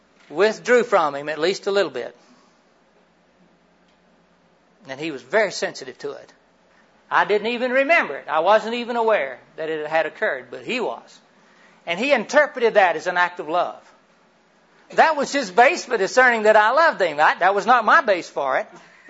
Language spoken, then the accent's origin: English; Florida, United States; No, I grew up in Central Florida. And that's where the real natives are.